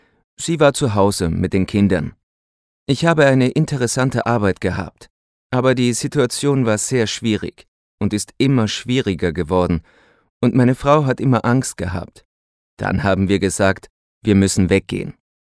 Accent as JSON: {"language": "German", "region": "Kabul", "country": "Afghanistan", "also_born_or_lived": "Ukraine", "second_language": "German", "moved": "as an adult", "said": "Ich bin Afghane. Ich bin in Kabul geboren und habe in der Ukraine studiert."}